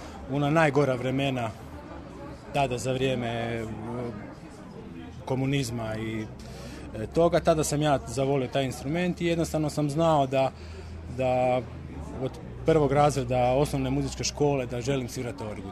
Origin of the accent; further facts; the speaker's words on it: Rijeka, Primorje-Gorski Kotar County, Croatia; rodom sam iz Rijeke, a završio sam studij u Zagrebu